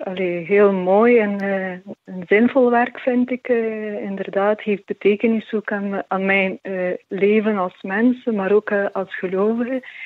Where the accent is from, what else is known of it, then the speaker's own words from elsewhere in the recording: Ukraine; moved away; Ik ben afkomstig uit Oekraïne, dus we zijn eigenlijk in jaren voor jaren 90. Ik ben dan opgegroeid en we zijn eigenlijk deel van de Grieks-Katholieke kerk